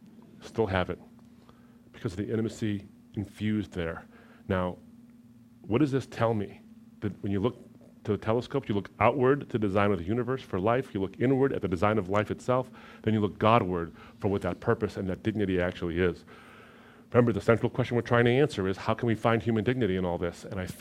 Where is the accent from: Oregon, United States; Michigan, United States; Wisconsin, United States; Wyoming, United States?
Michigan, United States; I'm from Michigan too, so I have lots of sweaters.